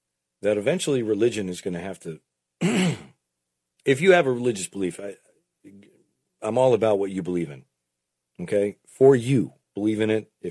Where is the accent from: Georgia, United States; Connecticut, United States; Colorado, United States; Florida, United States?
Connecticut, United States; I grew up in Connecticut in a place where there was a lot of tobacco barns